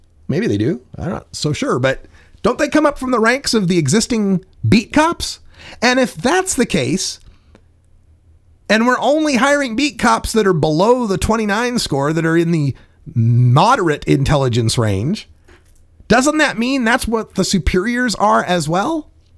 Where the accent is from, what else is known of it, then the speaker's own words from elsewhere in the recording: Portland, Oregon, United States; Like I said … from Legal Potland, Oregon.